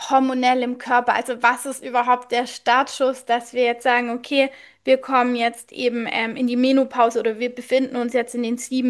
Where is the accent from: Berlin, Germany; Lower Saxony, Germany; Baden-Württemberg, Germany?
Baden-Württemberg, Germany; Ja, das ist bei uns in Schwaben auch so. Der Fuß geht vom großen Zeh bis zur Hüfte hoch.